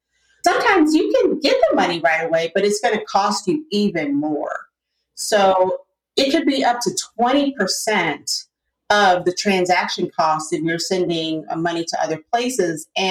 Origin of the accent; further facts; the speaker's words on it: Detroit, Michigan, United States; So yes, as you said, I grew up in Detroit and it was just a regular childhood in Detroit trying to figure out what exactly I wanted to do.